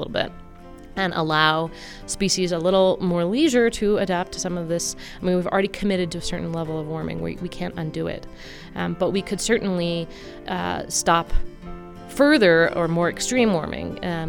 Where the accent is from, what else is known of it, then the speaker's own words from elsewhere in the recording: Seattle, Washington, United States; Well, I grew up in Seattle